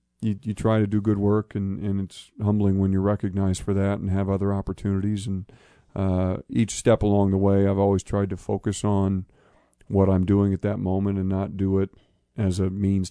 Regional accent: West Lafayette, Indiana, United States; I grew up in West Lafayette, Indiana. Both my parents were educators.

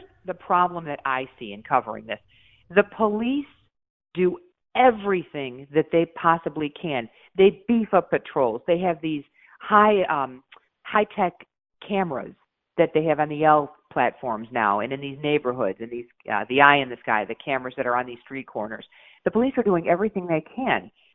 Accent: Chicago, Illinois, United States; I love Chicago. I love this city. This is my hometown.

